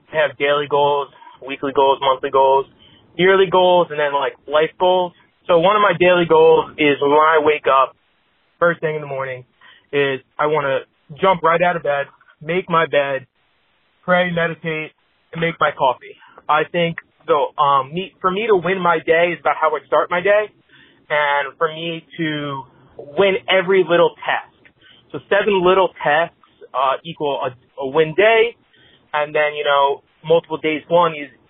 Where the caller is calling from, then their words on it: Scotch Plains, New Jersey, United States; I'm from Scotts Plains, New Jersey. So I'm a recent college graduate